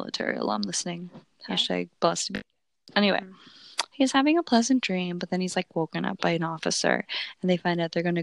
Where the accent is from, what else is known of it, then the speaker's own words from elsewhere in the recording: Phoenix, Arizona, United States; born there; Yeah, I was born in Phoenix.